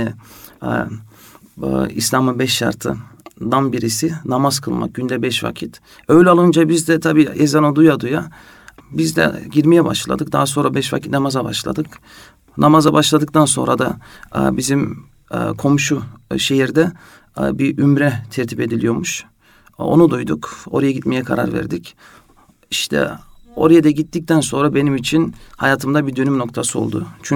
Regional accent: Netherlands; moved away as an adult; now in Istanbul, Turkey; hani doğup büyüdüm Hollanda'dan İstanbul'a taşınmaktı.

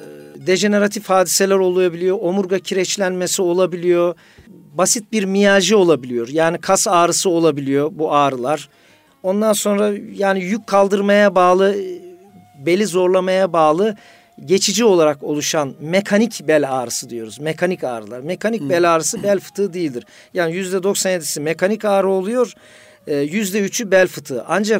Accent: Eskişehir, Turkey; 1958 Eskişehir doğumluyum. İlk orta ve lise tahsilimi Eskişehir'de yaptım.

